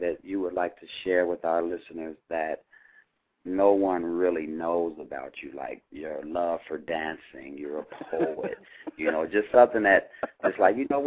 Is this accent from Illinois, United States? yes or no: yes; Chicago, Illinois, United States; Well, I'm being from Chicago.